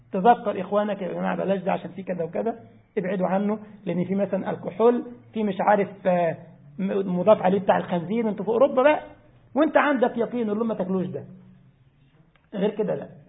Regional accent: Egypt; زي بالضبط احنا عندنا في مصر الاكله اسمها الكوارع، صحيح؟

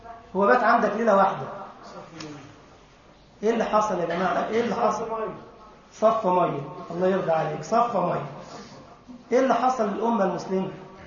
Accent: Egypt; المعروف في بلدنا مصر

